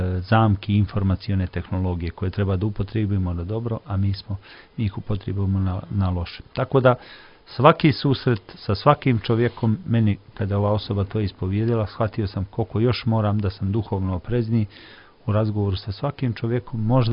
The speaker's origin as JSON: {"language": "Serbian", "town": "Podgorica", "country": "Montenegro", "said": "kod nas u Podgorici, a ima i Orlov krš na Cetinju"}